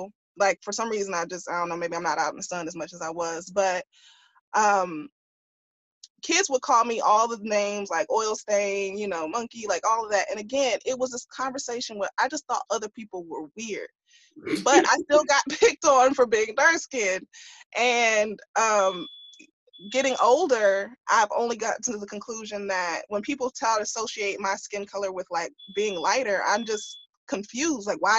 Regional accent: Atlanta, Georgia, United States; because I was born and raised in Atlanta. I was born and raised around Black people.

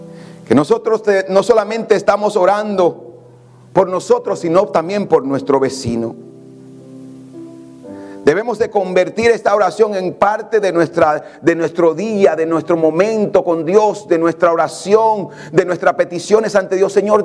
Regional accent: Dominican Republic; Mire, yo crecí en República Dominicana.

